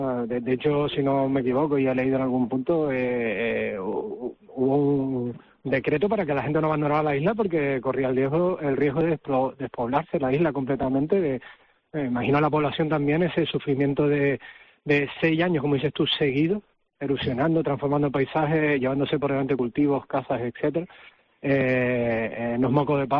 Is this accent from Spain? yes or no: yes; Tenerife, Canary Islands, Spain; sobre todo los que somos de Tenerife, de cuando subimos al Teide